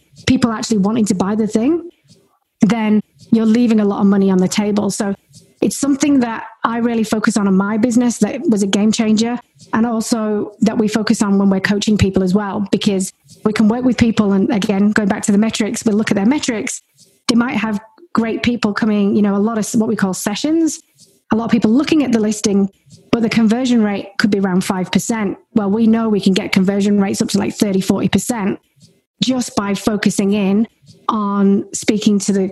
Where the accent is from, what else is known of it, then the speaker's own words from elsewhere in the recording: United Kingdom; moved away as an adult; now in Australia; if you can't tell, I'm English, I'm British. I moved from the UK to Australia.